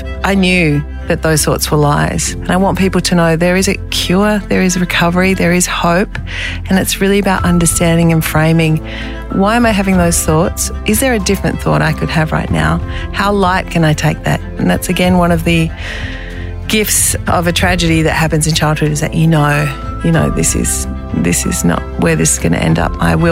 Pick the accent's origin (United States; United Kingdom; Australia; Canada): Australia; Melbourne, Victoria; So we're all 18 months apart, and we grew up in Sandringham down by the beach here.